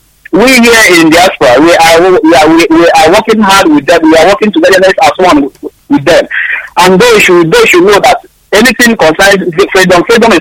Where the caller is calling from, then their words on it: Dakar, Senegal; I'm calling from Dakar, Senegal.